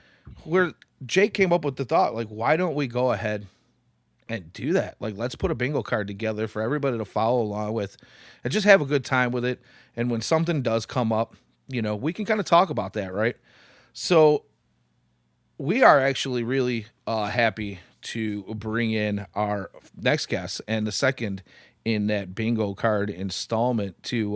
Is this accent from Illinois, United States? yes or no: yes; Illinois, United States; Growing up on the South Side, I never saw a black squirrel, and then there they were.